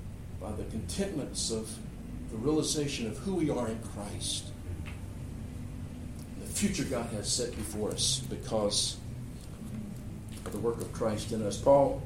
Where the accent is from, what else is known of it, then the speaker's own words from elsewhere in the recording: Alabama, United States; Now, from my perspective, I'm from South Alabama.